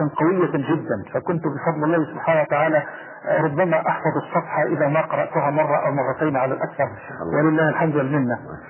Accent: Dumu, Dakahlia, Egypt; born there; لقد ولدت في هذه القرية قرية دمو وهي تحريفا للكلمة الفرنسية دمي.

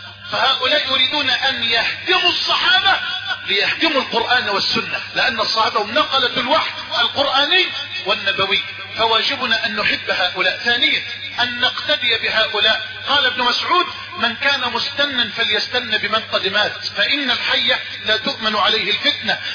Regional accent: Egypt

